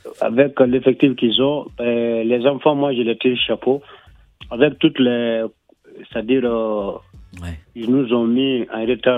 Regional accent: Mali; Et moi, vraiment, en tant que Malien, je suis content que enfin le Mali il a compris.

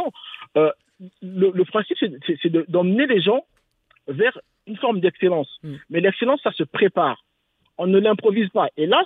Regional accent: Brazzaville, Republic of the Congo; moi, je suis congolais de Brazzaville

